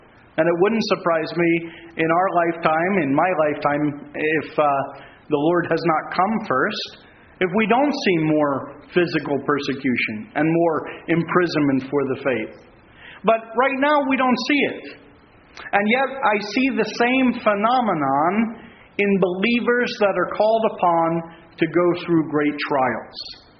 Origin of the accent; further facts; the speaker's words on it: United States; I hail from the United States, of course.